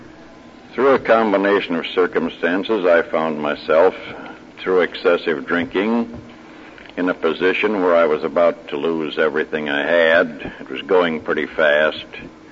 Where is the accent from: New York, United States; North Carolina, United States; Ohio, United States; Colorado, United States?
Ohio, United States; Cleveland; I'm from Cleveland, Ohio, as you've been told